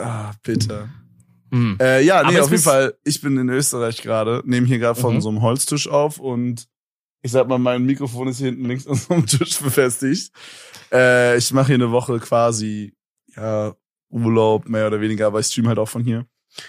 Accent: Berlin, Germany; Ich komme so aus Berlin, wo so, keine Ahnung, wo da irgendwelche Tillys gepoppt werden von irgendwelchen Rappern.

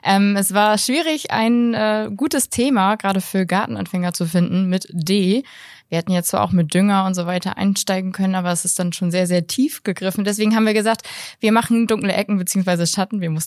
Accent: Bremen, Germany; ich komme aus Bremen und bei uns sagt man irgendwie Grünmarkt.

